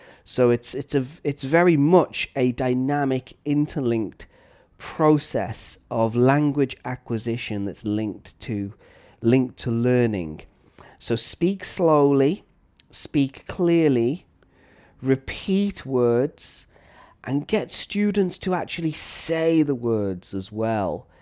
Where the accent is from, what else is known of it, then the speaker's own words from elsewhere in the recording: Flint, Wales, United Kingdom; accent: North Wales, Liverpudlian; now in Thailand; I come from North Wales in a small town called Flint, and typically the accent there is more Liverpudlian, Liverpool style than traditional Welsh style.